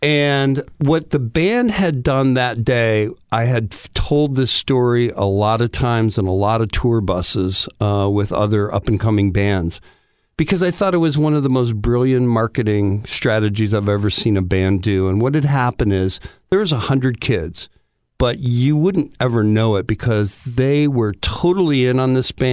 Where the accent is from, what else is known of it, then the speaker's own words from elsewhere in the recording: Detroit, Michigan, United States; And I'm from Detroit. I don't know shit about hurricanes.